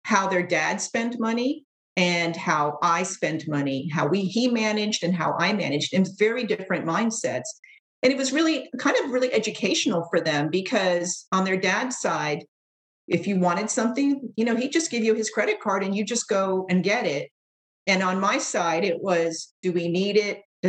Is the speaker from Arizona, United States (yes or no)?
no; Miami Beach, Florida, United States; now in Bay Area, United States; So my money story, so I'm a first generation. I grew up in Miami Beach, Florida, and then I moved out to the Bay Area